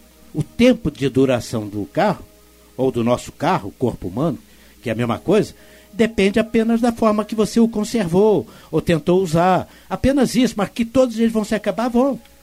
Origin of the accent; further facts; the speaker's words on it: Portugal; Eu me lembro da minha avó, fazia isso quando eu era criança, lá na Santa Terrinha.